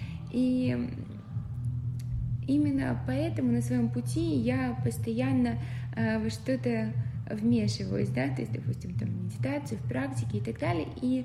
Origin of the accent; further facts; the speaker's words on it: Tula, Tula Oblast, Russia; И у нее в моем городе, я из Тулы